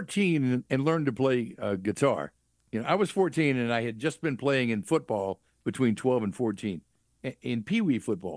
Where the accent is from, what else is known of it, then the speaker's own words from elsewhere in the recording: Clarksdale, Mississippi, United States; Clarksdale, Mississippi.